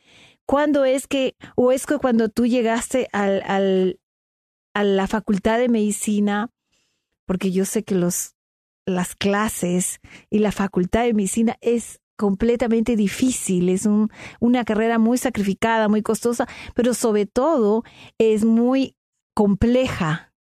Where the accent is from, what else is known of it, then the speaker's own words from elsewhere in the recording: Peru; como ustedes saben, yo soy peruana.